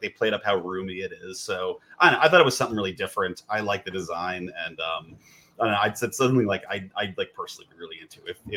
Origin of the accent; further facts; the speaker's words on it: Texas, United States; I'm trash from Texas